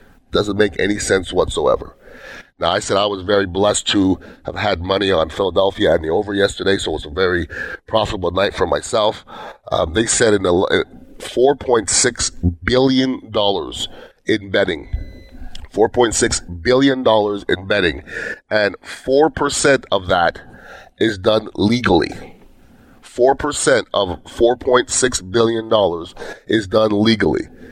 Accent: Montreal, Quebec, Canada; I mean, I'm from Montreal, from Canada.

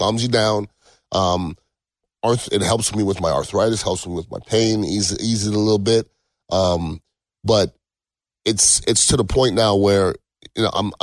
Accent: Canada; I'm Canadian at birth.

